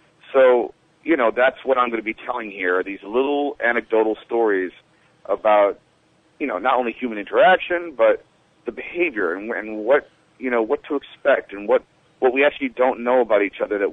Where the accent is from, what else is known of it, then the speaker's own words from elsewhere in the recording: Manhattan, New York, United States; I moved from Manhattan to Brooklyn. And as a Manhattanite, you know, we have a certain swagger and attitude about what we think we know.